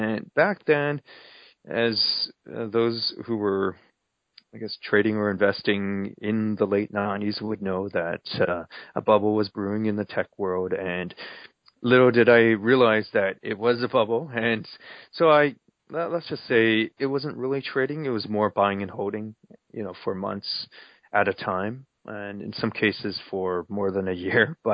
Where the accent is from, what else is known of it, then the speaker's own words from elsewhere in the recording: Vancouver, British Columbia, Canada; also born or lived in Toronto; now in Singapore; prior to coming out to Singapore, I used to be in Toronto, and before that, I was brought up in Vancouver.